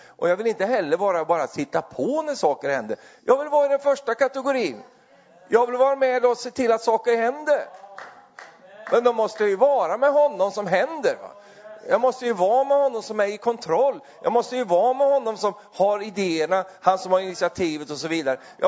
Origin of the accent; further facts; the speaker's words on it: Sweden; Det kanske inte du gör, men jag är ju svensk, jag får ju tycka om vad jag vill.